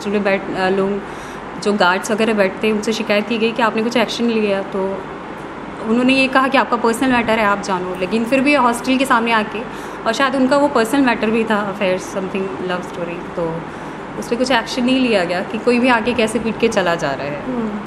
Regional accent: Ghazipur, Uttar Pradesh, India; और मैंने स्कूलिंग गाज़ीपुर से की है और गाज़ीपुर यहाँ से पूरा ईस्ट 80 से 90 किलोमीटर दूर है यहाँ से।

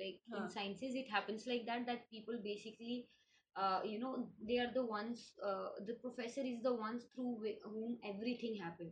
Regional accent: Panipat, Haryana, India; I'm basically from Panipat, but I haven't stayed there for long. Okay. I was there till 5th grade. And then I shifted with my father and started changing schools after 3 years.

